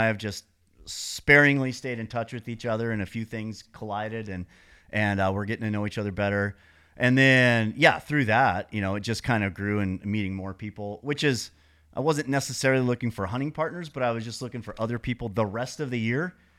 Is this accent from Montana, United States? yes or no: yes; Montana, United States; moved away as an adult; So I grew up in Montana, but when I turned about 30, I moved to San Diego